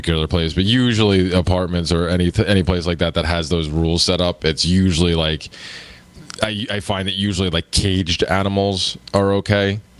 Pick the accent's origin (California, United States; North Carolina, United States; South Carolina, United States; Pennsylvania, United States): Pennsylvania, United States; Because my whole family's from here, so when I grew up in Pennsylvania, we used to come up here a lot to visit the family and stuff.